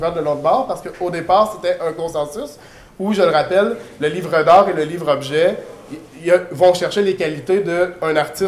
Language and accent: French; Rimouski, Quebec, Canada; J'ai malheureusement pas pu amener parce que je viens de Rimouski, fait que j'ai pas pu traîner ma bibliothèque avec moi.